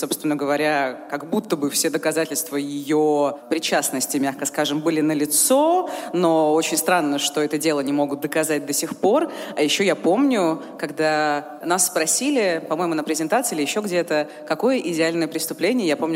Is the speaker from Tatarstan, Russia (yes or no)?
no; Rostov-on-Don, Rostov Oblast, Russia; я из Ростова-на-Дону, и у меня нет фрикативного «г».